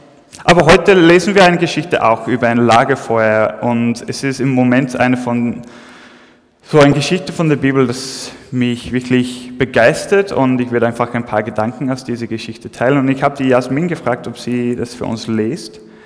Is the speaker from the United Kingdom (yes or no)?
yes; England, United Kingdom; German is a second language; ich bin nicht von dort, ich bin eigentlich in England aufgewachsen. Ganz in der Nähe von Strand